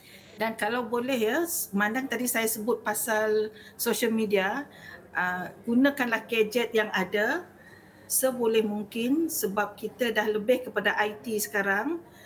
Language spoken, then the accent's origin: Malay; Sarawak, Malaysia; kita sebagai rakyat Sarawak bersedia untuk mengharungi apa ni, election yang ke-12 nanti.